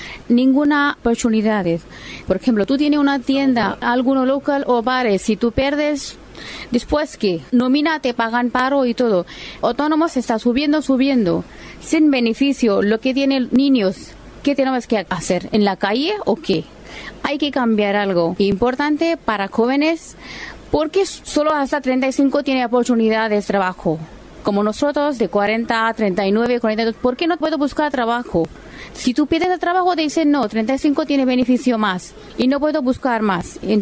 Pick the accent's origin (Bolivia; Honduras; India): India; Spanish is a second language; now in Valencia, Spain; Soy de la India, pero vivo aquí hace 16 años. Pero yo creo que hay que cambiar mucho en Valencia.